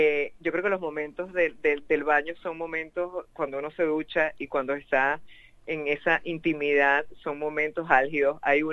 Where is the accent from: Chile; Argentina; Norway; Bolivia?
Norway; now in Australia; yo decidí hacer esta exhibición aquí en Australia, vengo de Noruega